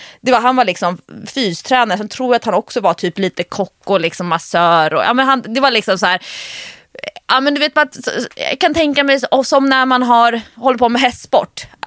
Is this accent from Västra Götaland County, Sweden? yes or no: no; Stockholm, Stockholm County, Sweden; om man typ ska bila, ja, men bila till Skåne eller upp till Åre som stockholmare